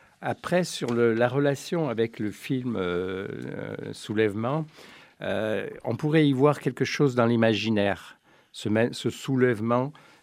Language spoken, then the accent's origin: French; Auvergne-Rhône-Alpes, France; born there; je suis né dans le Vercors.